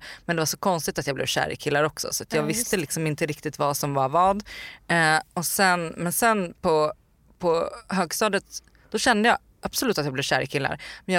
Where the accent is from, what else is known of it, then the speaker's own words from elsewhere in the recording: Nyköping, Södermanland, Sweden; Uppväxt i Nyköping, så att det är en liksom mindre stad. Jag pluggade i gymnasiet i Stockholm, och jag gick liksom högstadiet i Nyköping.